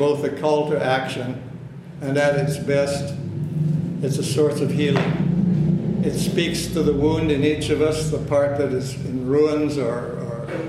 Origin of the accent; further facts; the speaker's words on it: British Columbia, Canada; I grew up on the West Coast, and all of these glass bowls, these fishing floats from Japanese fishing boats, ended up on the coast in BC.